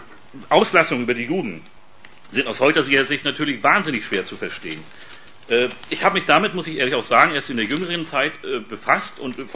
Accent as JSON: {"language": "German", "region": "Mecklenburg-Vorpommern", "country": "Germany", "tie": "born or raised there", "said": "Und ich bin in Pommern auf einem Bauernhof groß geworden."}